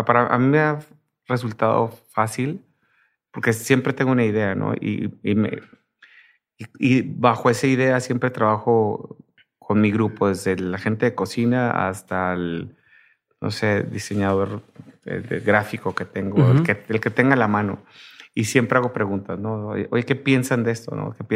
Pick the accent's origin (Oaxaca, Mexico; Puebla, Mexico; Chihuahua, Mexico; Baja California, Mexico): Baja California, Mexico; Tijuana; yo soy de Tijuana.